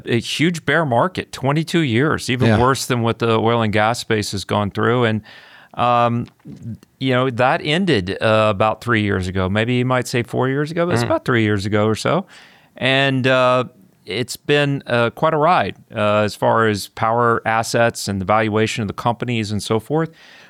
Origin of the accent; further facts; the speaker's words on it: Houston, Texas, United States; I'm from Houston. I'm not anti-oil and gas at all. And I, you know, I'm a Texan.